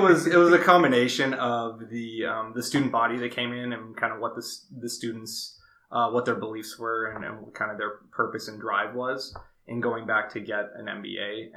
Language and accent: English; California, United States; I'm from Southern California, as many of you know.